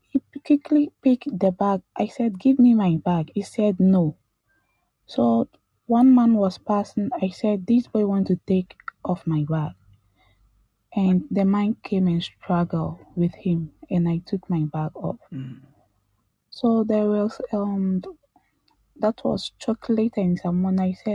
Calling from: Dubai, United Arab Emirates

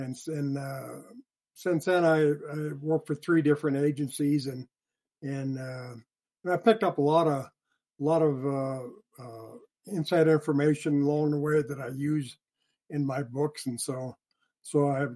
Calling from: Cheyenne, Wyoming, United States; Cheyenne, Wyoming.

